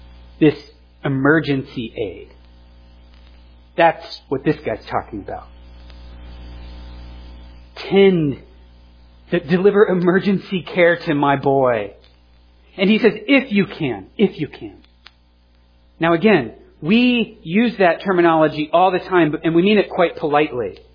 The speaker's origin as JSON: {"language": "English", "region": "Georgia", "country": "United States", "said": "I'm from Georgia. I root for the South Carolina Gamecocks."}